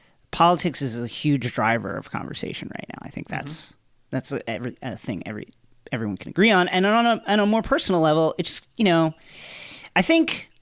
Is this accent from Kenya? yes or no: no; New York, United States; You know, he was my mayor. So that's, you know, I'm from New York, mm-hmm.